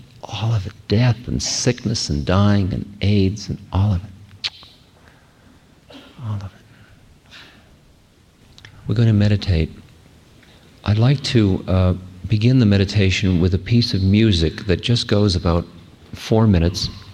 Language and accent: English; United States